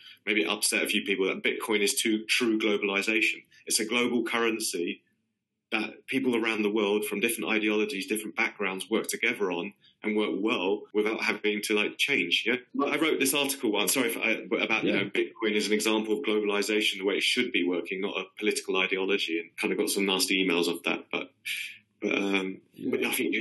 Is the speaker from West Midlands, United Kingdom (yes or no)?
no; London, United Kingdom; I mean, I'm a Londoner, obviously. But, you know, the city I grew up in has doubled in size